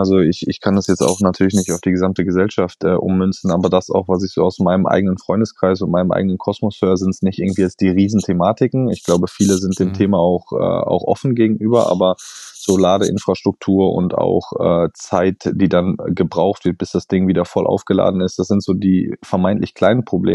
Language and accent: German; North Rhine-Westphalia, Germany; now in Berlin, Germany; von Berlin in meine Heimat, was da so in Nähe Düsseldorf ist